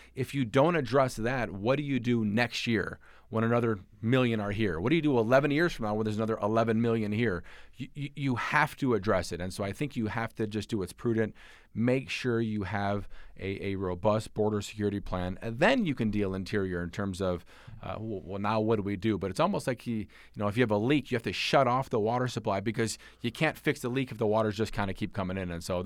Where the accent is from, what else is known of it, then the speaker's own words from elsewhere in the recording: Michigan, United States; I'm originally from Michigan. I had a front row seat to NAFTA and what frankly, trade can and can't do.